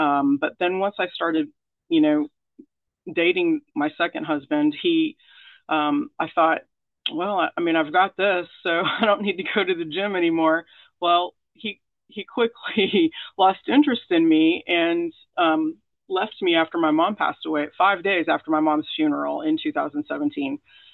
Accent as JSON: {"language": "English", "region": "Arkansas", "country": "United States", "tie": "born or raised there", "said": "I am married, remarried to a great guy who ironically is from Riverside, and we grew up together in Northwest Arkansas, and he moved here to be with me."}